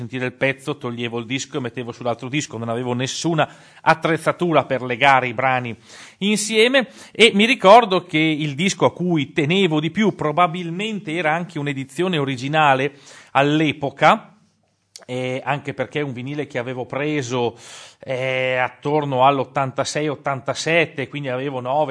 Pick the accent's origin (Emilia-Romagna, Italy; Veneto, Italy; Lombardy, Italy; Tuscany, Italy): Lombardy, Italy; Castiglione; Ora, per quanto mi riguarda, io lo sapete, sono di Castiglione